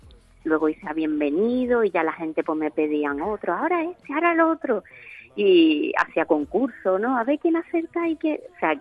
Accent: Cádiz, Andalusia, Spain; Yo sí soy carnavalera, como buena gaditana.

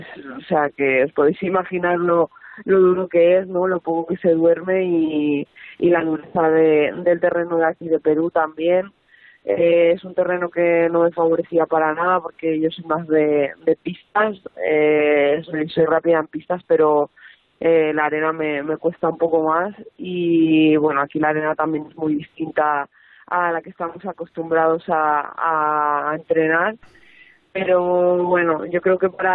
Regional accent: Zamora, Castile and León, Spain; Zamorana.

